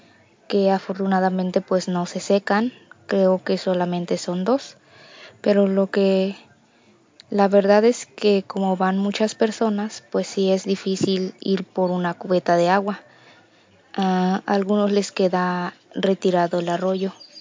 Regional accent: Terrero, Veracruz, Mexico; soy de Terrero, comunidad que pertenece al municipio de Ixhuatlán de Madero, Veracruz.

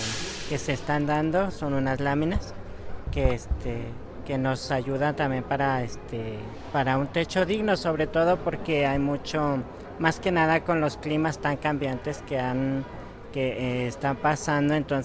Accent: Ilamatlán, Veracruz, Mexico; Venimos del municipio de Ilamatlán, de la localidad de Huistipán

